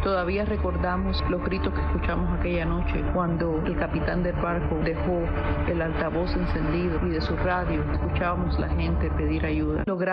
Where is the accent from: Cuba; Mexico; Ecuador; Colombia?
Cuba; moved away; Han pasado 40 años desde que salimos de Cuba.